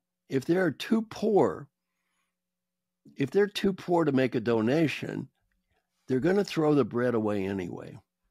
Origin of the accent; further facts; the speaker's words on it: Kentucky, United States; We came in, I'm from Kentucky, next to last place in educational achievement. We had an outhouse the first 4 years I was in school.